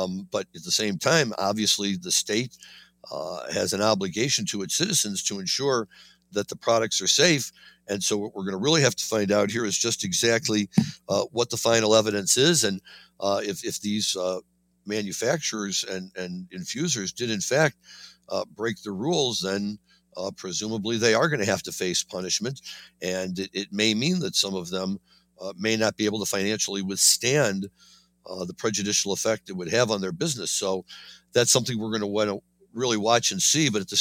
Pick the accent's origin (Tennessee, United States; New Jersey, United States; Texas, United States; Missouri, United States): Missouri, United States; And now we turn to a story that's coming out of my home state, Missouri